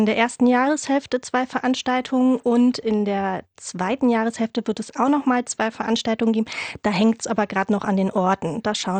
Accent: Brandenburg, Germany; Also ich komme ursprünglich aus dem Havelland

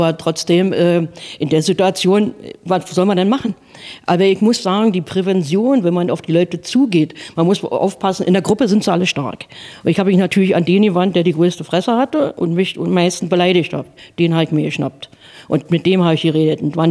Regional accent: Berlin, Germany; als Berliner hat man keine, als Ur-Berliner.

